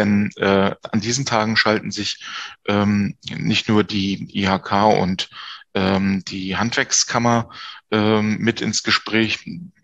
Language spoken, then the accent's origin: German; Greifswald, Mecklenburg-Vorpommern, Germany; born there; now in Rostock, Germany; bin 49 Jahre gebürtiger Greifswalder, nie von der Küste her so richtig weggekommen in meinem Berufsleben, was auch nicht schlecht ist, und lebe jetzt schon die längste Zeit meines Lebens hier in Rostock.